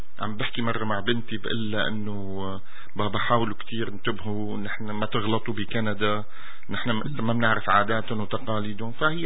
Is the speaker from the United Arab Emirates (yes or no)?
yes; United Arab Emirates; يعني أنا عشت 20 سنة بالإمارات، وأكيد فضل على رأسي دولة الإمارات إنه كل الخير اللي فيه، أنا بصراحة من الإمارات.